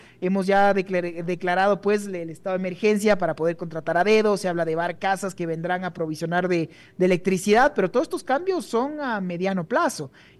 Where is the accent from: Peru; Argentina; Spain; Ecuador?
Ecuador; te lo digo como creyente ecuatoriano que quiere que mi país salga adelante.